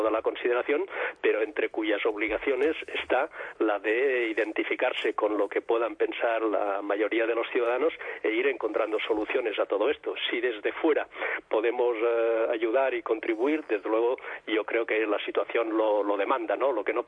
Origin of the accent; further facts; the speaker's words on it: Catalonia, Spain; como ciudadano, como catalán y como español